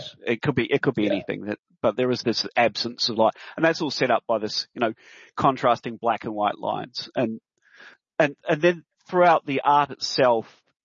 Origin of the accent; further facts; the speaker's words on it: New Zealand; another amazing science fiction film from made in New Zealand, my home country